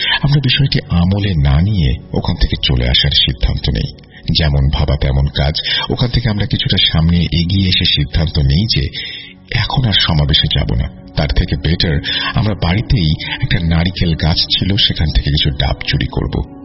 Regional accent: Salanga, Rajshahi Division, Bangladesh; ঘটনাটা আমার গ্রামে ঘটা, যেটা সিরাজগঞ্জ জেলার সলঙ্গা থানায় অবস্থিত।

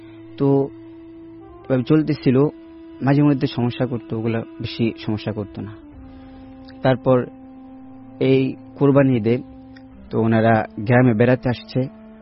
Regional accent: Mohammadpur, Dhaka Division, Bangladesh; আমি মোহাম্মদপুর থেকে আসছি।

